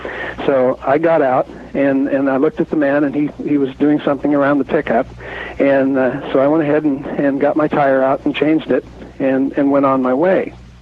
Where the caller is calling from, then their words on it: Lynnwood, Washington, United States; I'm calling from Linwood, Washington.